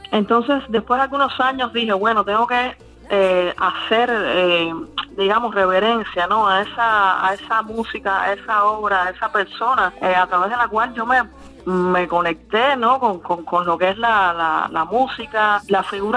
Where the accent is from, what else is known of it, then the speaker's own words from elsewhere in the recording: Cuba; Soy una cantante cubana esencialmente, ¿no?